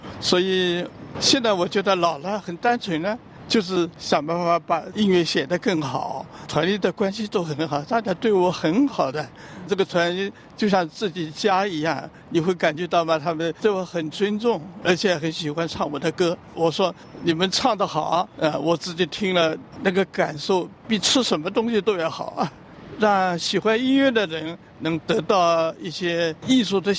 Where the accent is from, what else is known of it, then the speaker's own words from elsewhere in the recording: China; now in France; 再伟大的音乐家活回来，我就说他写我们中国的东西写不出来的。